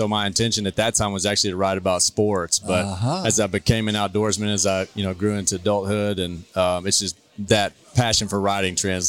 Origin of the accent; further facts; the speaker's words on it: Kilgore, Texas, United States; now in Fayetteville, United States; I am, yes, sir. Born and raised. I was born in Kilgore, Texas.